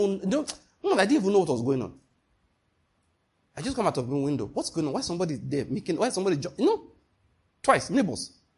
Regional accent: Ondo, Nigeria; I went home to see my mom because the person, I'm from Ondo State, so I went to see my mom.

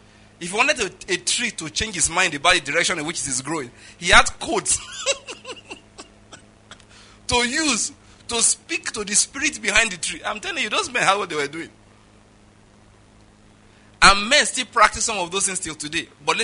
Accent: Western Nigeria, Nigeria; I'm from the West in Nigeria.

